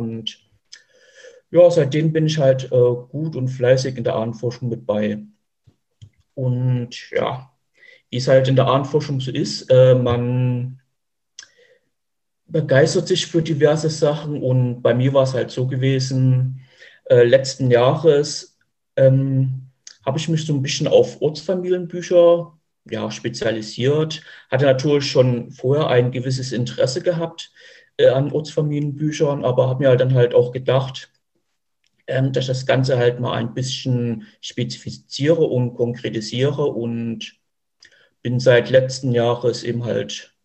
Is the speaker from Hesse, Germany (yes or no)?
no; Radebeul, Saxony, Germany; born there; Also geboren bin ich 1983 in Radebeul, das liegt in Sachsen